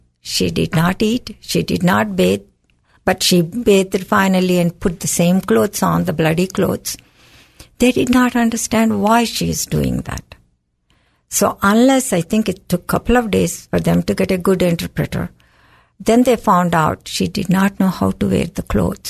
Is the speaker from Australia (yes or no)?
no; India; born there; English is a second language; you can tell by my accent, I'm a foreigner, in the sense I was born in another country, India